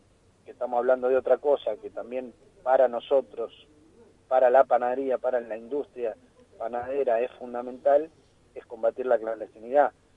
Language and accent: Spanish; Lanús, Buenos Aires Province, Argentina; Por ejemplo, yo soy de Lanús, en el centro de Lanús un alquiler que se paga mucha plata